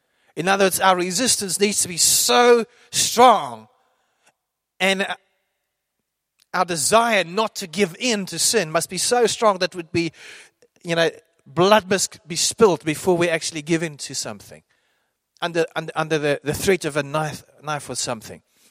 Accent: Randburg, Gauteng, South Africa; I grew up in Randburg, so I was in Fontainebleau Law School and Hoërskool Randburg to begin with.

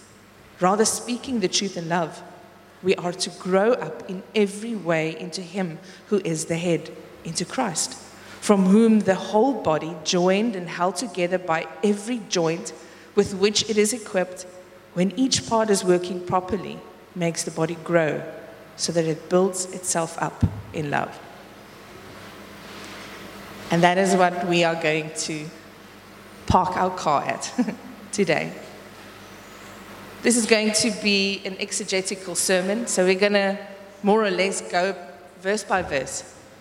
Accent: South Africa; first language Afrikaans; English is a second language; it's also not my mother tongue. I sometimes struggle to pray in English. It's so weird. When I pray, I feel like I pray in Afrikaans in my head and then I translate it into English.

